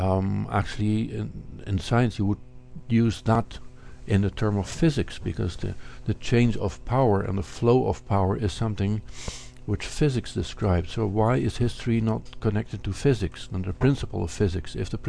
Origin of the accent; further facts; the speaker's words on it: Netherlands; I grew up in the Netherlands, and then the school teacher had the history lesson about the English wars